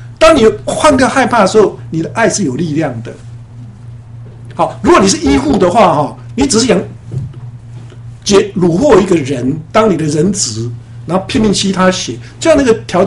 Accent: Taiwan; now in United States; 好像我们从台湾来美国移民，你来的时候，我来的时候是什么都没有啊，空空一个皮带进来

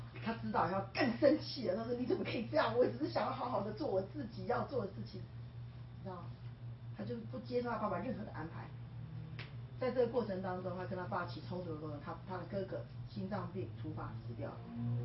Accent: China; 我觉得这个故事就跟我们中国人。跟很多人不一样，我们都会逼小孩或者怎么样。

